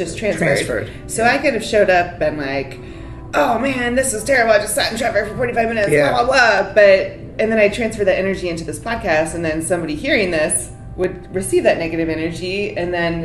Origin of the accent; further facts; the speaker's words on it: Pittsburgh, Pennsylvania, United States; now in Texas, United States; Well, I'm from Pittsburgh and they say yins, and that's just no one's trying to say that, so I've never said that, but I have adapted the y'all mentality.